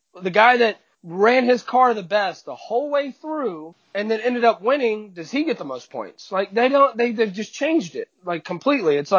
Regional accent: North Carolina, United States; Hey, I'm from North Carolina. I watch the Panthers play

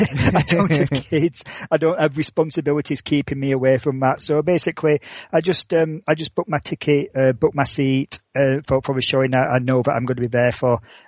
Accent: United Kingdom; me being British

